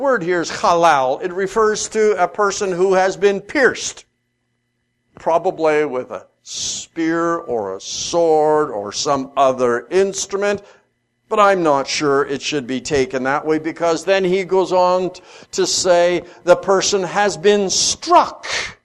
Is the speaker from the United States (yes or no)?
no; Saskatchewan, Canada; I grew up in Saskatchewan, and I have an idea of what a field means.